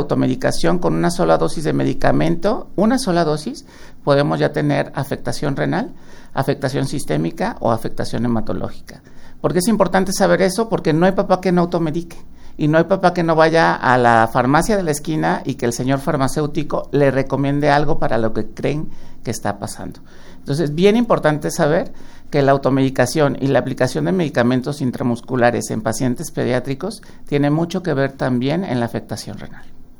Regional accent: Mexico; una población de riesgo como somos el pueblo mexicano.

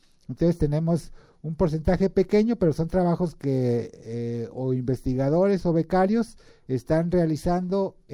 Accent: Mexico; como buenos mexicanos, el último día es la afluencia más grande

